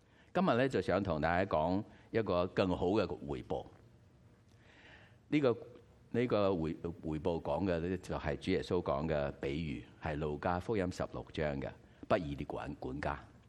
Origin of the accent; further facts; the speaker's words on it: China; Cantonese is a second language; 我唔系广东人，我系捞松啊。啊，广东话就唔系我嘅母语啊